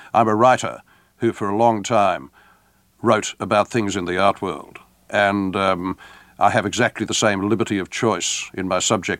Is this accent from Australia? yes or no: yes; Australia; also born or lived in England; when they know I'm Australian